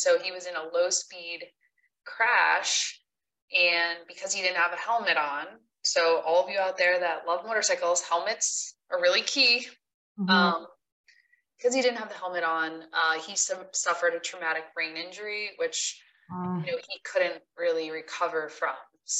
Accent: New York, United States; I grew up in an entrepreneurial family. I'm originally from New York.

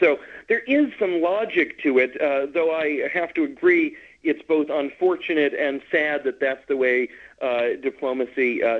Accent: United States; now in Italy; it very quickly becomes apparent that I'm an American.

